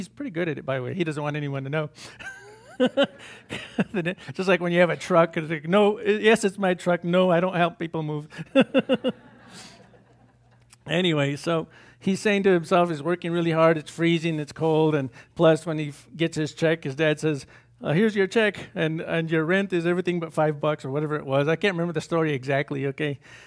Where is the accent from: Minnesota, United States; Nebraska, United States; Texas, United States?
Texas, United States; Pecos; When I grew up in Pecos, it was called the Wild West. No cop wanted to be there because you would just get shot.